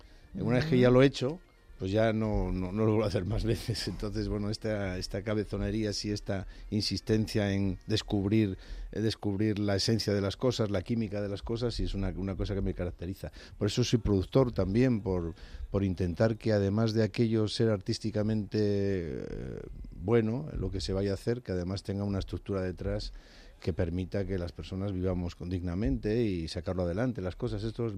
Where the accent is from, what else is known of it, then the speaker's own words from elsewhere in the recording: Asturias, Spain; no para decir que somos asturianos y los demás son distintos o peores